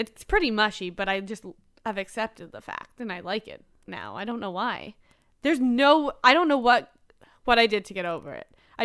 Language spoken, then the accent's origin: English; Canada; Because I'm a Canadian.